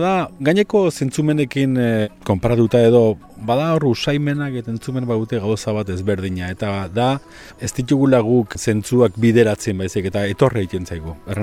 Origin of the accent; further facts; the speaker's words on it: Bera, Navarre, Spain; also born or lived in Lesaka; Lezakarra naiz jaiotzez, beratarra etxez edo